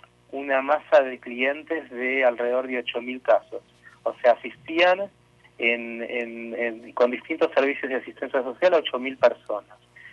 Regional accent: Argentina; obviamente soy argentino

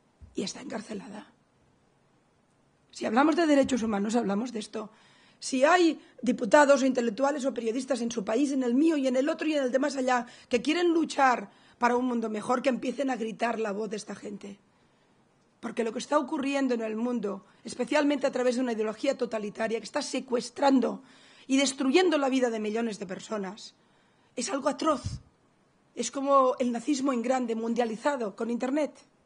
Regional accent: Argentina; Vengo de Argentina

